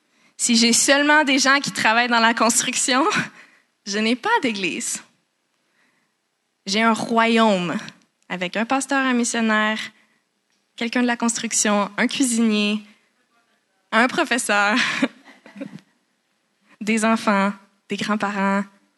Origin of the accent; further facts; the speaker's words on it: Canada; T'sais, moi je suis canadienne, j'ai la liberté, j'ai la démocratie